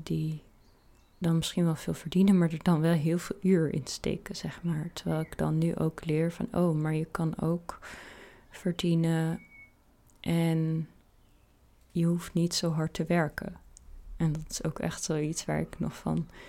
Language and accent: Dutch; Amsterdam, North Holland, Netherlands; ik kom dus uit Amsterdam. En uit wel een familie, gezin die heel hoog opgeleid is.